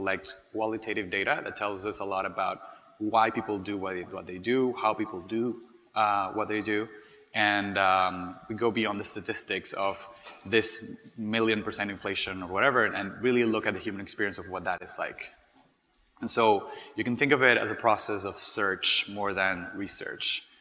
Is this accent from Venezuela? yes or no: yes; Venezuela; this year, we focused on my home country, Venezuela.